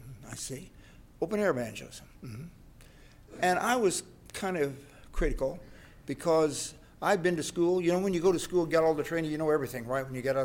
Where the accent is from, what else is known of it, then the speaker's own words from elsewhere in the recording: Indiana, United States; And I was from Indiana. I'm a Hoosier. Raised in Indiana, saved at 21.